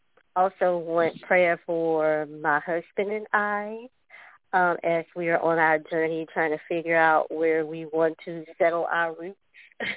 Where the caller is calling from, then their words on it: Louisiana, United States; calling from Louisiana.